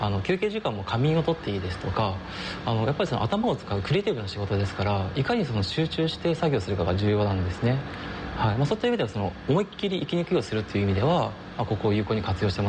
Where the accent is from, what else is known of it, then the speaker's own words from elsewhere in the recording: Tsubame, Niigata, Japan; now in Sanjo, Japan; 私はこの燕市の出身で今三条に住んでいるんですけども、はい、まあ、この燕三条地域はものづくりの町なんですけども